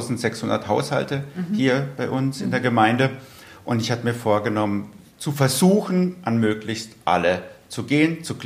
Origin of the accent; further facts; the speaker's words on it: Vörstetten, Baden-Württemberg, Germany; ihr seid hier bei mir in Förstetten, weil ich habe mich im Frühjahr dazu entschlossen, mich hier in meiner Heimatgemeinde als Bürgermeister aufstellen zu lassen.